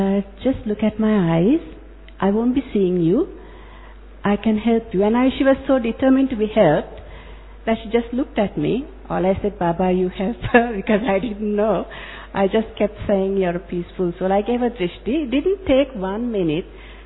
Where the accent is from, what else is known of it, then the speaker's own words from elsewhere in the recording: Sri Lanka; from Sri Lanka.